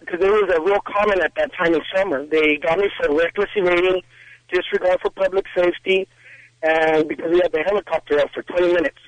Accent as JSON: {"language": "English", "town": "Pacoima", "region": "California", "country": "United States", "said": "We're from Pacoima Palisades, if you're familiar with that area."}